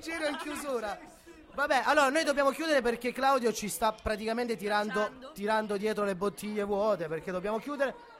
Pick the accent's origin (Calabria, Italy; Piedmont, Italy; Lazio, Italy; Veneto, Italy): Calabria, Italy; perché sono calabrese.